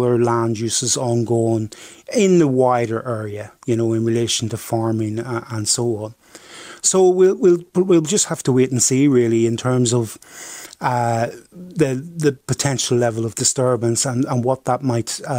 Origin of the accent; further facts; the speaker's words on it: Northern Ireland, United Kingdom; we're from originally from County Antrim.